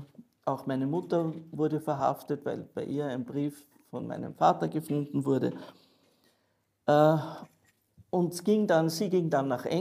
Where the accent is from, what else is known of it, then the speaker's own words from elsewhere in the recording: Traisen, Lower Austria, Austria; ist es in Traisen, meinem Geburtsort und wo meine Eltern lebten, war dort die große Aufbruchsstimmung. Traisen ist ein Industrieort.